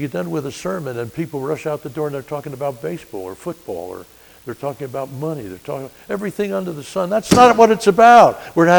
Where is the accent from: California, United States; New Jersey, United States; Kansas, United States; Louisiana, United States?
New Jersey, United States; I'm from New Jersey. Not really, I'm from New Jersey. We get a bad rap sometimes